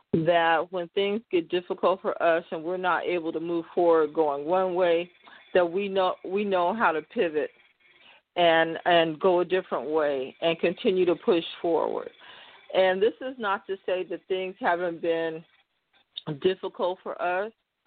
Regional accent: Fresno, California, United States; when I was a girl growing up in Southwest Fresno, like I said, my family has rural roots.

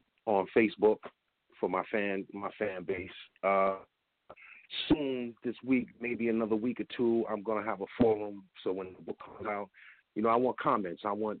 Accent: New York, United States; I'm a New Yorker by heart.

